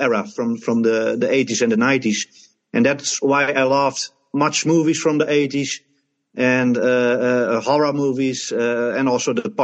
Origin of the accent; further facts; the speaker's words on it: Netherlands; yes, I'm from the Netherlands, eh?